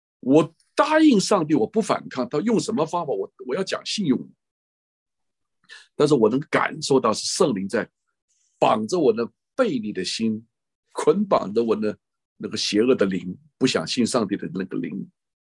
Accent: China; 能抓我们就是大陆的青年啊

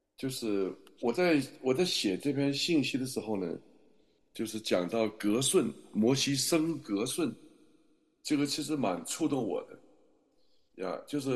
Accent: China; 我从小长到大在中国出生，中国长大，在文化大革命的环境中长大

